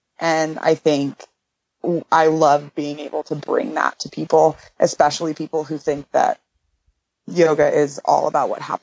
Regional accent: India; Well, because I grew up in India, I was always exposed to yoga.

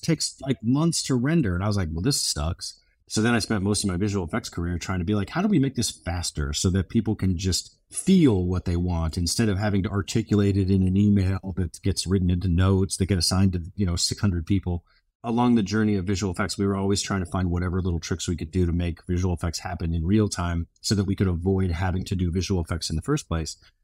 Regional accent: Alaska, United States; now in Los Angeles, United States; When I got to LA, nobody would hire me for anything because I was from Alaska.

